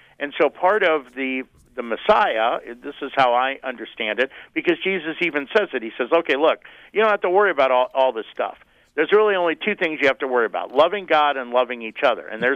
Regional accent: Missouri, United States; You know, I'm from Missouri, which is called the Show Me State.

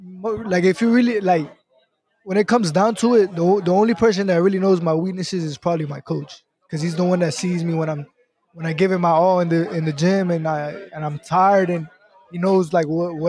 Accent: Miami, Florida, United States; my last fight in Miami, I got really emotional because I had all my family. I had it was my hometown

